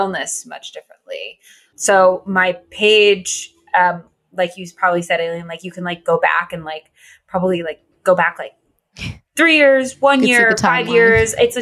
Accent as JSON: {"language": "English", "region": "Connecticut", "country": "United States", "also_born_or_lived": "Los Angeles", "lives_now": "Brooklyn, United States", "said": "I am she. And I am from Connecticut. I currently live in Brooklyn."}